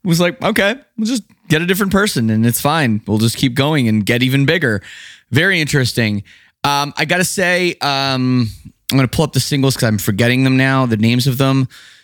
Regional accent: Canada; Growing up in Canada, obviously, … is everywhere.

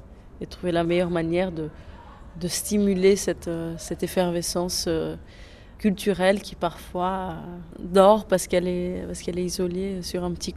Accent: Santiago, Cape Verde; je viens de l'île de Santiago, je me sens profondément Badia. Badia, c'est la femme de Santiago. Mais mon père vient de Mindelo, l'île de San Vicente

